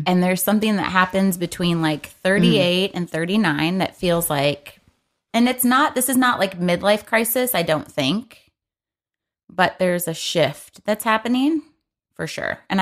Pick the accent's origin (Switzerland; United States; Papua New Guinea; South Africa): United States; Michigan; Oh, don't forget, we're both from Michigan. Sometimes it sneaks out.